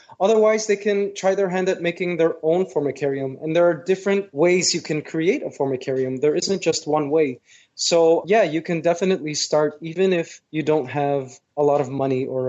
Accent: Canada; now in Malaysia; the ants that I grew up with in Canada

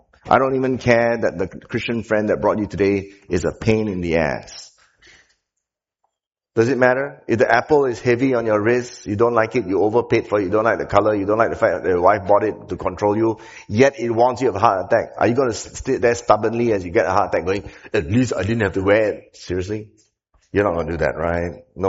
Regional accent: Malacca, Malaysia; You know, I'm from Malacca

